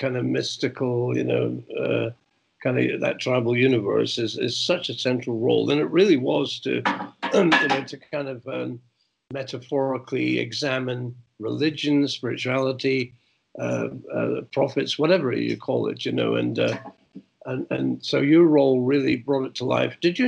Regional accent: England, United Kingdom; I, like you, Damon, I grew up in England

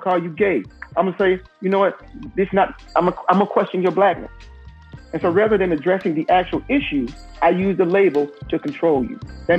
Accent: Milledgeville, Georgia, United States; growing up in Milledgeville, Georgia, I've been called a nigger plenty of times.

